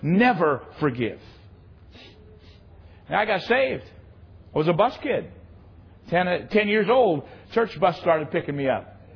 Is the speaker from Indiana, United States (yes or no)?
yes; Indianapolis, Indiana, United States; Turned out the guy was not only from Indianapolis, my hometown, he went to the same grade school I did.